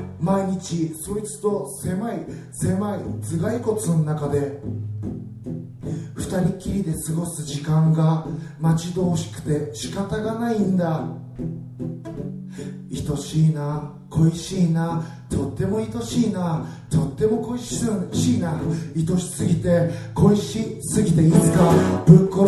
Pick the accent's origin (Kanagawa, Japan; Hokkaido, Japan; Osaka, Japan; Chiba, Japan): Chiba, Japan; 自分のふるさとの千葉の海も